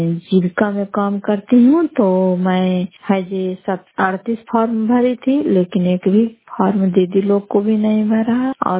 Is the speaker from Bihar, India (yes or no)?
yes; Bihar, India; घर फतेहपुर पंचायत मकरौता जिला नालंदा कराय पसराय प्रखंड की निवासी हूं